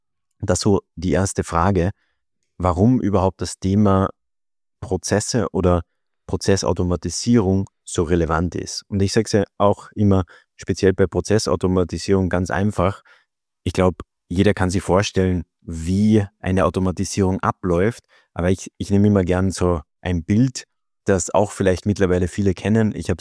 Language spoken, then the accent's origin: German; Austria; ich komme aus Österreich … so wie du gesagt hast. Und da ich aus Österreich komme, kann ich natürlich leider kein Schweizerdeutsch.